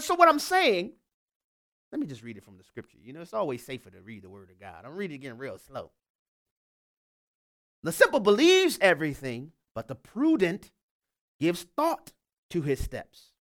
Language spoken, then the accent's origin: English; Louisiana, United States; Happened at the University of Louisiana Lafayette, in my home state.